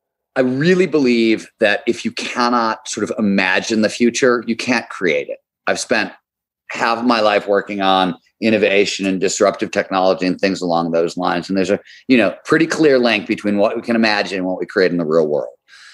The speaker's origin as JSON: {"language": "English", "town": "Chicago", "region": "Illinois", "country": "United States", "tie": "born there", "also_born_or_lived": "Colorado", "said": "I was born in Chicago. I lived in Colorado"}